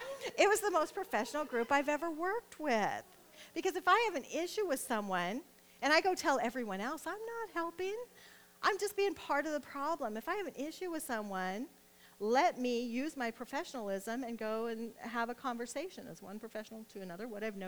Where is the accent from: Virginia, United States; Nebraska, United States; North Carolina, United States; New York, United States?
Nebraska, United States; I'm from Nebraska, so that's what we say.